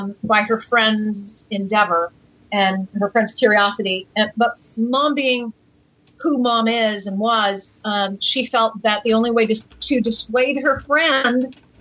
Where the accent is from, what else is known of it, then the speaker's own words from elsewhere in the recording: Seattle, Washington, United States; also born or lived in Kennewick; I was born in Southeast Washington in Kennewick in 59, and then they moved to Seattle.